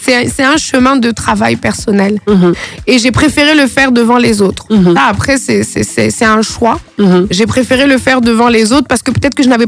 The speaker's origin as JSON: {"language": "French", "region": "Quebec", "country": "Canada", "said": "je viens du Québec, donc j'ai le droit."}